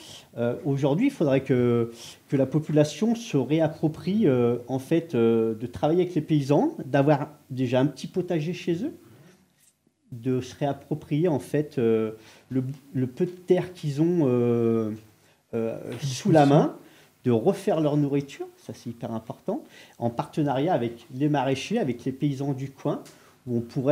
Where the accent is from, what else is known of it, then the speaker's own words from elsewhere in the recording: France; On est des Français. On aime être ensemble, autour d'une table.